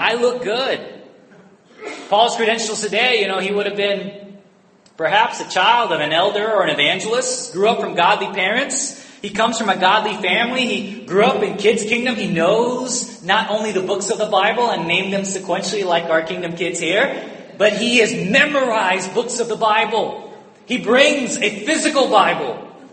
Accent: Toms River, New Jersey, United States; I tell people I'm from Tom's River, nobody knows where that is.

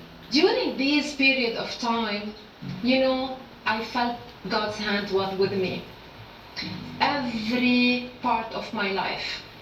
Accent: Beirut, Beirut Governorate, Lebanon; I was born in 71 in Beirut, Lebanon. My story is the war started at 75. Till last, you know, day, I was living in war.

